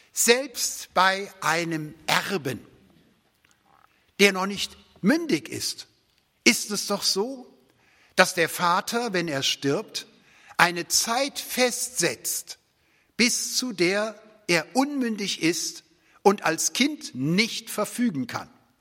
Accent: Bad Ems, Rhineland-Palatinate, Germany; Es ist gepflastert bis hoch zu meiner Heimat in Bad Ems

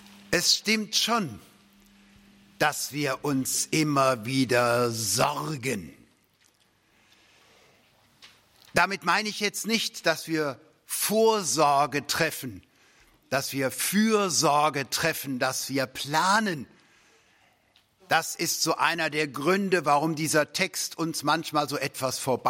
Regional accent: Cologne, North Rhine-Westphalia, Germany; born there; dass ich in Köln geboren bin und als Rheinländer habe ich so ein bisschen epigenetisch den Humor mitgekriegt.

